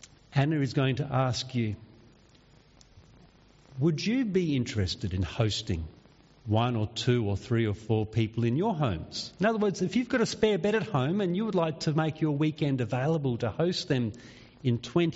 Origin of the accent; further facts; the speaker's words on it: South Australia, Australia; I remember growing up in the Barossa Valley when … would come through Nirupa and he would put on a concert